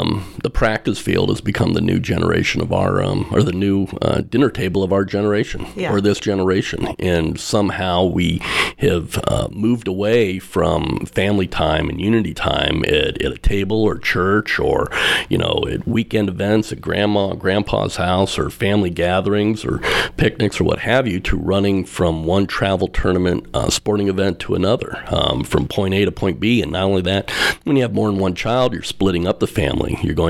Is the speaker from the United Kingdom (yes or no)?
no; Indianapolis, Indiana, United States; Well, I mean, I grew up here in Indianapolis, not too far actually away from your radio station. Went to North Central High School, went to high school right in the area.